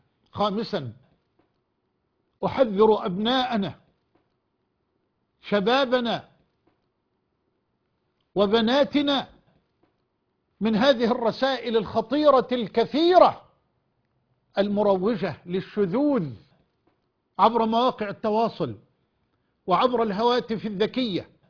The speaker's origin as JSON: {"language": "Arabic", "country": "Egypt"}